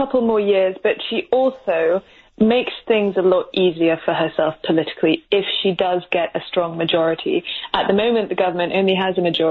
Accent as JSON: {"language": "English", "region": "Scotland", "country": "United Kingdom", "said": "as a Scot"}